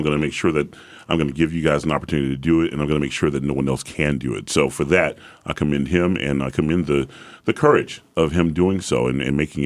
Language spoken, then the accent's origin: English; the South, United States; I'm a big black man, bald head. I'm from the South. I have a very deep voice.